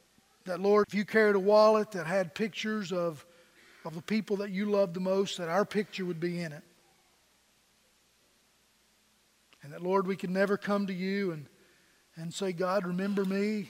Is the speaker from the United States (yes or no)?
yes; Pennington Gap, Virginia, United States; I was born and raised in Lee County, Virginia, Pennington Gap.